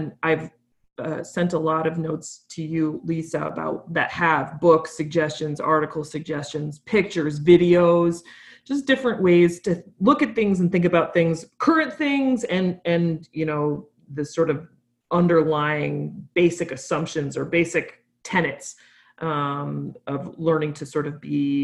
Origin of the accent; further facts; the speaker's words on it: New York, United States; also born or lived in Massachusetts; I'm from New York, but I lived in Mass for a while.